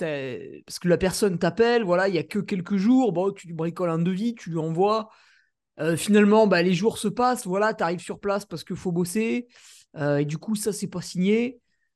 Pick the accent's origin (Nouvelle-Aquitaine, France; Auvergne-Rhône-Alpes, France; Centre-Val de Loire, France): Auvergne-Rhône-Alpes, France; En tant que bon Savoyard, si on te demande 1 euro de trop, ça énerve.